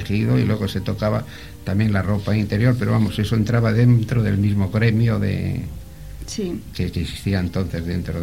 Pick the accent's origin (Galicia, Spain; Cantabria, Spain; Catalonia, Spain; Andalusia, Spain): Cantabria, Spain; Siete Villas; en realidad yo no soy de Laredo. Yo desciendo de un pueblo de aquí de la provincia, concretamente de Sietevillas.